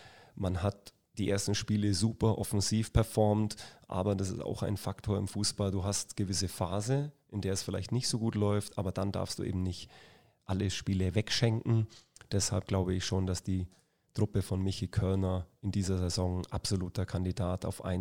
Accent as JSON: {"language": "German", "town": "Bayreuth", "region": "Bavaria", "country": "Germany", "tie": "born there", "lives_now": "Munich, Germany", "said": "Ich bin in Bayreuth geboren, aber ich lebe 25 Jahre in München, Umland, also halbe, halbe, aber trotzdem noch ein Franke."}